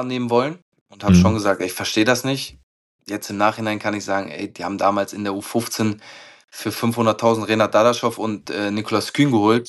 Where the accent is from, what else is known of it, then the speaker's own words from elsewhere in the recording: Bonn, North Rhine-Westphalia, Germany; Bin dann nach dem Jahr bei 60 zurück in meine Heimat hier nach Bonn gegangen.